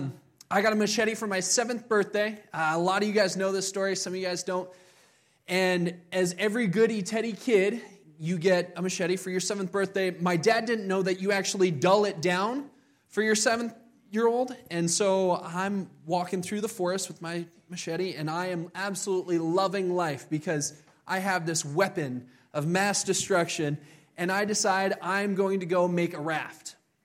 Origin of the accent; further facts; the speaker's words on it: Papua New Guinea; born there; I was born overseas in Papua New Guinea.